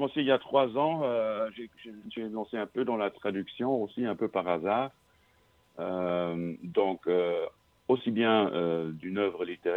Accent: Luxembourg; first language Luxembourgish; French is a second language; Il faut savoir qu'au Luxembourg, la plupart des musiciens n'écrivent pas en luxembourgeois, qui est notre langue natale.

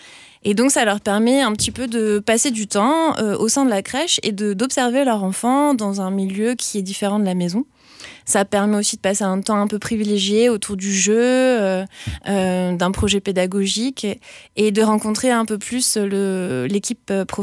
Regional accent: Grand Est, France; moved away as an adult; now in Aveyron, France; Alors, moi j'ai débarqué il y a un an en Aveyron, je ne connaissais pas du tout le coin, je viens d'Alsace.

